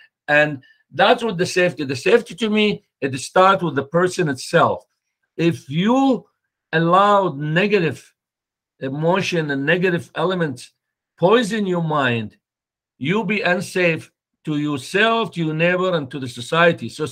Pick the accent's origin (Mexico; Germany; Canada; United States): Canada; English is a second language; because I'm Canadian. I've been in Canada for years.